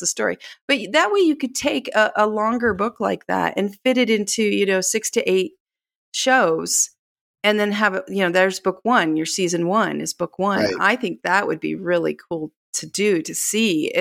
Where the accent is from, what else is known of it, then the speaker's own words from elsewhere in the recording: Ohio, United States; I grew up west of Toledo, okay. Right up in the corner by Indiana and Michigan, right. Like a mile from the Michigan line, right up in there.